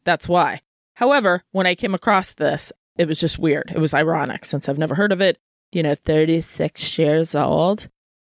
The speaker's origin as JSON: {"language": "English", "region": "Missouri", "country": "United States", "said": "things that happen in Missouri are near and dear in my heart only because we're from Missouri."}